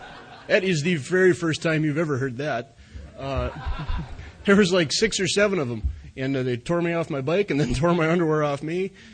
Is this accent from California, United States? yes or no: no; Glenburn, North Dakota, United States; born or raised there